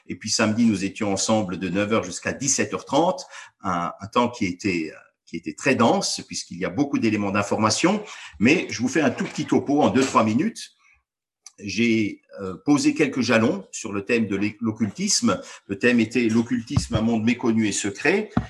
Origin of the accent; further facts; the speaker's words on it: Strasbourg, Grand Est, France; je viens de Strasbourg